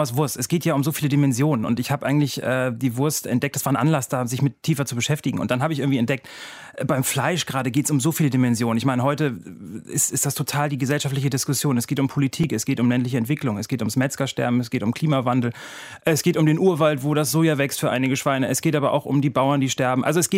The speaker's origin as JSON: {"language": "German", "region": "North Sea coast", "country": "Germany", "tie": "born or raised there", "said": "weil wir mussten immer von der Nordseeküste, wo ich aufgewachsen bin, zu meiner Oma nach Nordhessen fahren."}